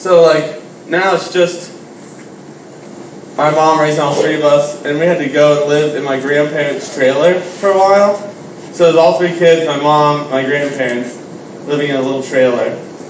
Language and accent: English; Pittsburgh, Pennsylvania, United States; Let me just start off by telling you a little about myself. I'm from Pittsburgh.